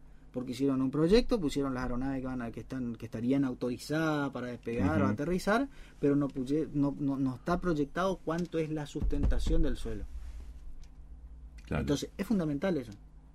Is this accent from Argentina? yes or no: yes; Argentina; Yo, como argentino